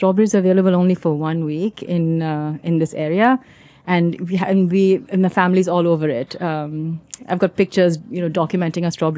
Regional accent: India; now in United States; I come from India. I'm an immigrant.

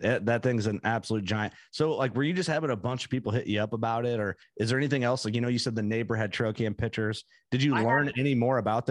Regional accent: Illinois, United States; when I grew up hunting in Fulton County, Illinois

